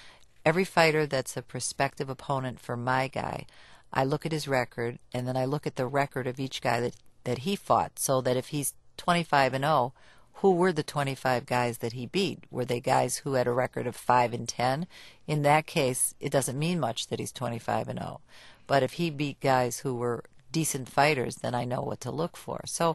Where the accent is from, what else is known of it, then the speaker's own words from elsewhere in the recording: Detroit, Michigan, United States; I am from Detroit, love Motown, and I wish more than anything that the movie could have been set in my own hometown.